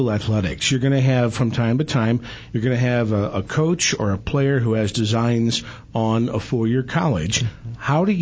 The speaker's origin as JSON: {"language": "English", "town": "St. Louis", "region": "Missouri", "country": "United States", "tie": "born or raised there", "said": "There's a reason I ask you this, because in my hometown of St. Louis, when the baseball season started, keep in mind, in St. Louis, baseball is heaven."}